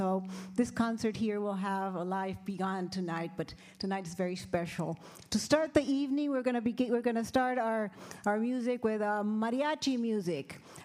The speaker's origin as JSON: {"language": "English", "town": "Washington", "region": "District of Columbia", "country": "United States", "said": "I'm from the other Washington. I come from Washington, D.C."}